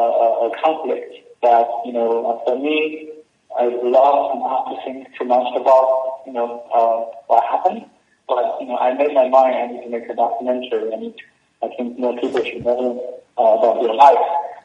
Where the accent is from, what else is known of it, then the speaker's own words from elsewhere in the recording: Sichuan, China; the earthquake happened in Sichuan, in China, in 2008, and the epic center is very close to my hometown. So, you know, I'm from there, and my hometown was destroyed.